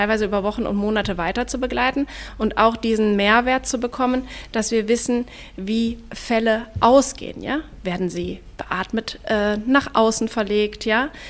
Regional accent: Aachen, North Rhine-Westphalia, Germany; Ich bin ganz früh in meinem Leben nach Aachen gekommen. Ich bin gebürtige Aachenerin. Ich bin im Luisenhospital damals geboren.

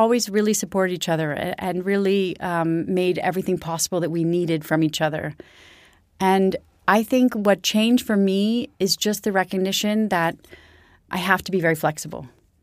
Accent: United States; now in Switzerland; I'm less American than I used to be.

